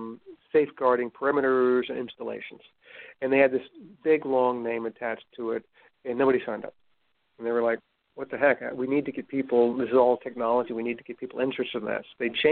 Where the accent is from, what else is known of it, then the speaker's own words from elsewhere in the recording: Virginia, United States; growing up in Virginia, everybody knew about Chesty Puller.